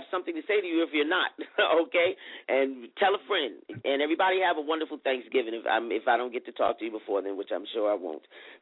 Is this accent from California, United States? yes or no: no; New York, United States; also born or lived in Savannah; Yes, I always say that I'm from New York by way of Savannah and all over the DMV because you guys have shown me love.